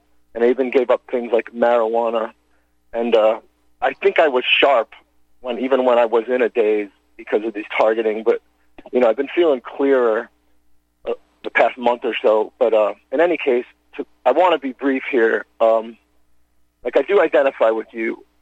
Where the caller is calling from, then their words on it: North Carolina, United States; Okay, I'm calling from North Carolina.